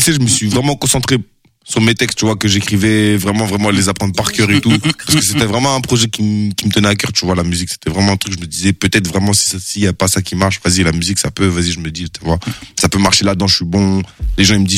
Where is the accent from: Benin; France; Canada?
France; Angers, Pays de la Loire; moi, j'ai grandi à Angers. On a tous grandi sur Angers. Moi, mes frères et sœurs